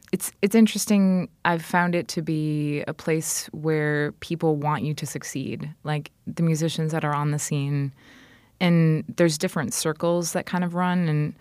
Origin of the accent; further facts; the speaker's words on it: Milton, Wisconsin, United States; moved away as an adult; I am originally from Milton, yes.